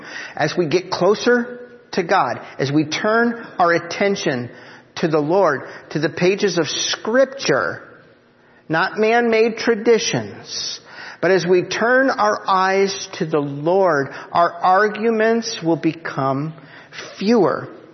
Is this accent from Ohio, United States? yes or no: yes; Cleveland, Ohio, United States; I grew up in Cleveland. I live near Philadelphia. Coming to Myerstown is backward for me.